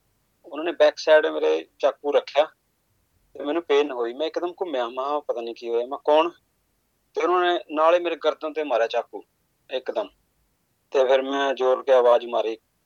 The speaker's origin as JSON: {"language": "Punjabi", "town": "Pehowa", "region": "Haryana", "country": "India", "lives_now": "Australia", "said": "ਮੈਂ ਹਰਿਆਣੇ ਤੋਂ ਹਾਂ ਜੀ, ਪੇਵਾ ਸ਼ਹਿਰ ਹੈ ਜੀ ਸਾਡਾ, ਕੁਰੂਕਸ਼ੇਤਰ ਡਿਸਟ੍ਰਿਕਟ ਜੀ।"}